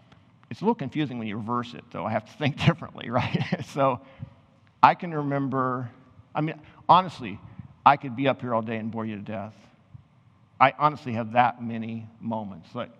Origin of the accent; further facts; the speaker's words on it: Missouri, United States; because I guess I'm from Missouri, the show me state